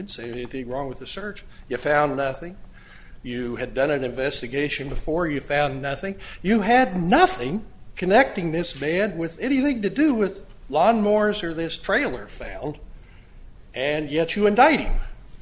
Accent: Peoria, Illinois, United States; I know of my own, I'm from Peoria

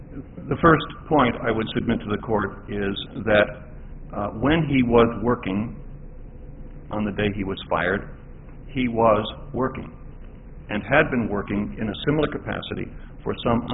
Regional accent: South Bend, Indiana, United States; I'm from South Bend

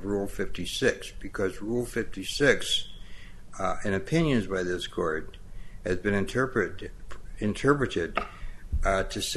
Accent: South Bend, Indiana, United States; from South Bend.

